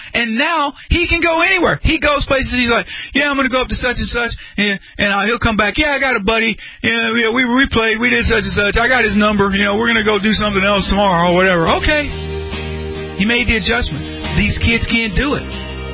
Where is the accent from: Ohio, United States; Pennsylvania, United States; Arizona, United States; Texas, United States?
Texas, United States; Brady; born or raised there